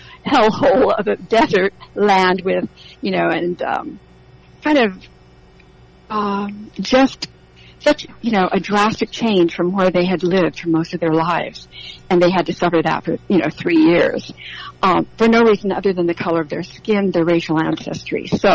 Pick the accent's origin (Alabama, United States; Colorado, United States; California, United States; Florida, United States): California, United States; San Diego; I was born and raised in Logan Heights in San Diego, which was then and still remains a very African American, Latino, Mexican, new immigrant community.